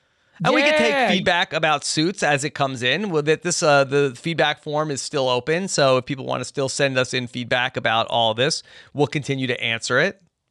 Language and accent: English; Brazil; English is a second language; I'm from Brazil